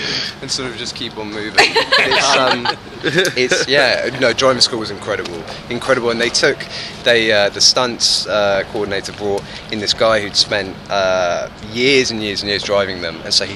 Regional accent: London, United Kingdom; I'm from London, we don't have guns

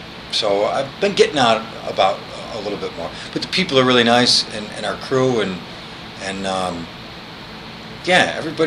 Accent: Buffalo, New York, United States; I grew up in Buffalo, New York. Shreveport is Buffalo with a big muddy river.

